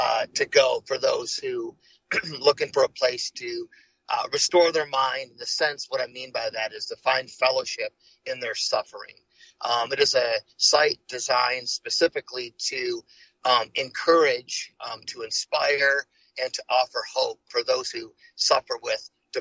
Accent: Michigan, United States; moved away as an adult; And I moved from, I grew up in Michigan. I moved to Arizona.

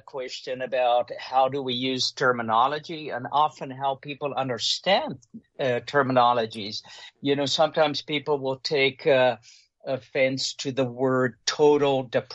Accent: South Africa; I grew up in the Dutch Reformed churches of South Africa. Yeah, I was born and raised in South Africa, grew up in a Dutch Reformed church.

